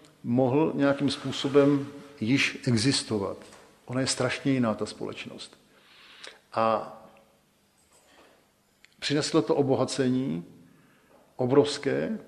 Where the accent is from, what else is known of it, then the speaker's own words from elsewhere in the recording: Prague, Czechia; jako kluk z Prahy 1 ze Soukenické, tady jsem se narodil na Štvanici